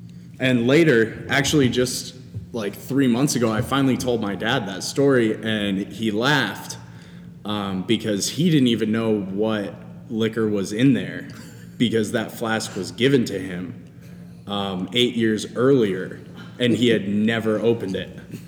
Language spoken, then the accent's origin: English; Sioux Falls, South Dakota, United States; I was 12 years old, growing up in Sioux Falls, South Dakota, and my friends in middle school were starting to drink because there's not much to do in Sioux Falls.